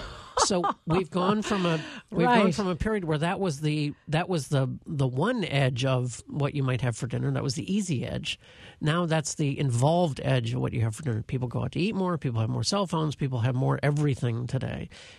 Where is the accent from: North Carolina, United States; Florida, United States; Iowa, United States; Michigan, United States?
Michigan, United States; Detroit; My dad used to every few Sundays or so would take us on a tour throughout Metro Detroit. I grew up in Detroit, of every house he'd ever lived in.